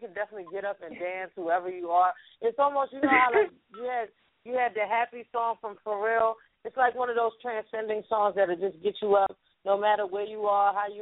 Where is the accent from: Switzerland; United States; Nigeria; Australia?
Nigeria; I'm from Nigeria, but I don't have Ebola.